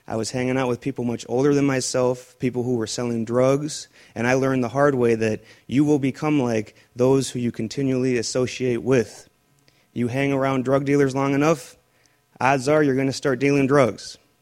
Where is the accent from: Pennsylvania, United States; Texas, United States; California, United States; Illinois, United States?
Illinois, United States; Waukegan; I grew up in Waukegan. I was an Eagle Scout. I grew up Catholic, so I went to Catholic schooling.